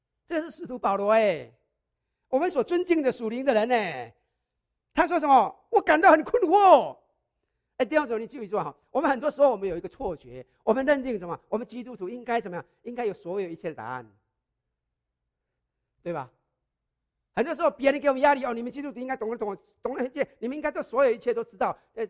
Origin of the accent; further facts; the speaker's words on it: Taiwan; 我记得我以前小时候在以前小时候在台湾的时候